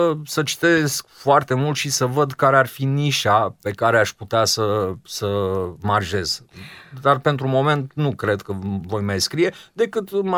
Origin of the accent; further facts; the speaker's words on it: Techirghiol, Constanța County, Romania; born there; Eu m-am născut în Techiriol, unde cei mai buni prieteni ai mei erau un turș, un tătar.